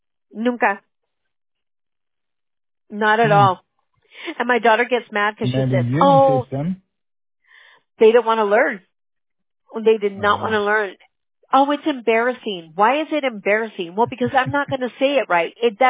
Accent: California, United States; I'm from California.

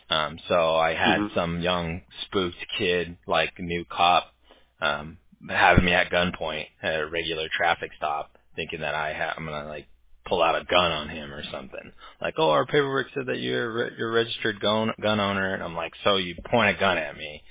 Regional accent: California, United States; You know, I grew up in California, so it's a little different, I guess, out there.

